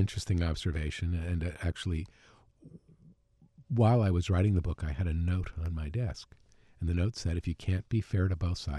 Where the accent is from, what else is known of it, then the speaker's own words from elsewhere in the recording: New York, United States; Well, I grew up outside of New York, and I spent a lot of time there as a teenager